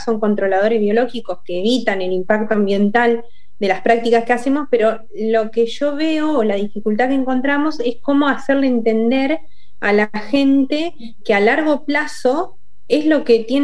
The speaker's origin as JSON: {"language": "Spanish", "region": "Ayacucho", "country": "Peru", "said": "soy de Ayacucho y soy veterinaria."}